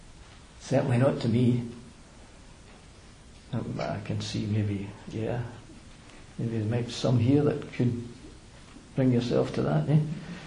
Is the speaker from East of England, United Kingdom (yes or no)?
no; Glasgow, Scotland, United Kingdom; born there; or even the fact that I was born in Glasgow